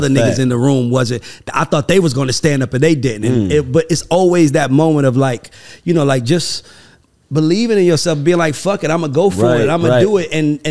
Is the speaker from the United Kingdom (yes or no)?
no; Bronx, New York, United States; I grew up in Patterson Projects in the Bronx, and I remember we was all poor